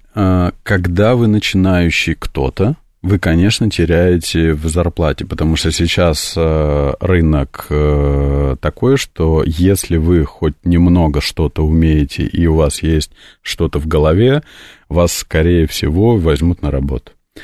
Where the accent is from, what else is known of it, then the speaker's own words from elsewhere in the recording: Moscow, Russia; мы, москвичи